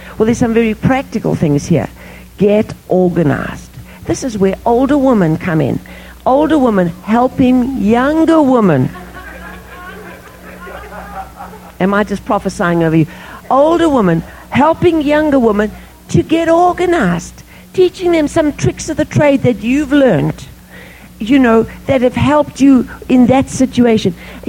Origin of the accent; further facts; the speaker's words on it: South Africa; I grew up in South Africa where we had a maid.